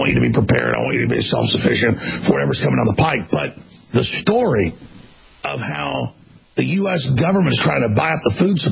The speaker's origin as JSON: {"language": "English", "country": "United States", "said": "as a father, as a patriot, as an American, as somebody concerned about China"}